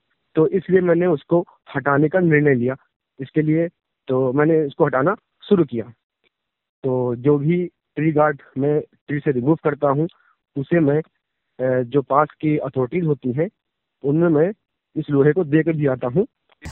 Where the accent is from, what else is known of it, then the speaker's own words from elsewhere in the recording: Barkhurdarpur, Uttar Pradesh, India; और मैं रायबरेली जिले का रहने वाला हूँ। मेरा गांव का नाम है बरखुरदारपुर। और जब मैं अपने गांव से निकला शहर कमाने के लिए, तब दिल्ली शहर में गया मैं